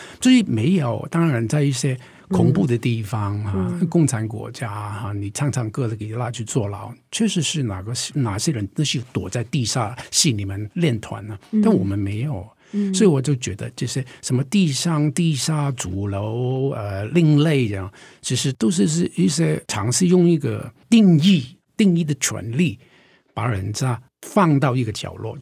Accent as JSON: {"language": "Chinese", "country": "Hong Kong", "tie": "born or raised there", "said": "好像我在香港出生，在一个香港这个贫民区长大，我父母非常穷啊，在逃难来香港嘛"}